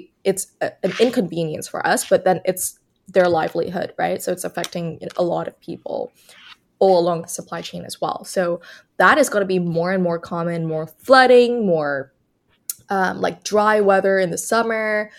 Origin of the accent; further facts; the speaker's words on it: Vietnam; now in Canada; when I first came to Canada, so I was born and raised in Vietnam. I came here for school